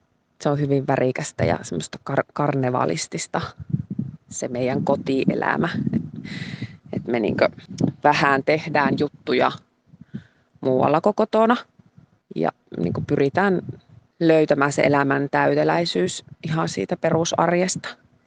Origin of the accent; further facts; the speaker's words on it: Ylikiiminki, North Ostrobothnia, Finland; No mähän olen itse Ylikiimingistä kotoisin syrjäkylältä sieltä.